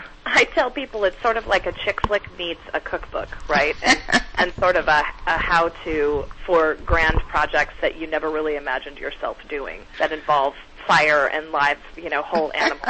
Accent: New Mexico, United States; Tamara and I are both happen to be from the Southwest. I'm from New Mexico.

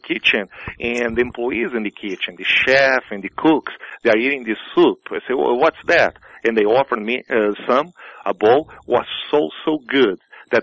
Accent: Rio Grande do Sul, Brazil; I want to do something that was representing my hometown. You know, like the place I came from, the birthplace of churrasco.

